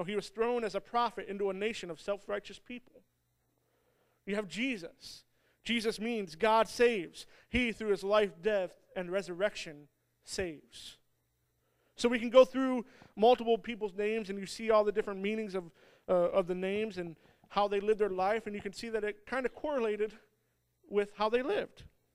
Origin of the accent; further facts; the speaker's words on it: Michigan, United States; now in New Jersey, United States; You know, I'm originally from Michigan. I never thought I would be in New Jersey as a youth pastor.